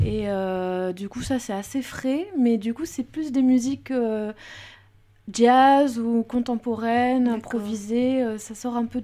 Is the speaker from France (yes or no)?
yes; Dunkirk, Hauts-de-France, France; En fait, à l'origine, je suis de Dunkerque.